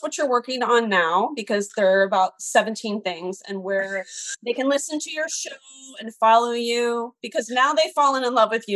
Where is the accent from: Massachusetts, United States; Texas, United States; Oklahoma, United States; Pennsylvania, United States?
Pennsylvania, United States; Philadelphia; now in Orange County, United States; Philadelphia. Oh, okay. Yeah. But now I live in Orange County.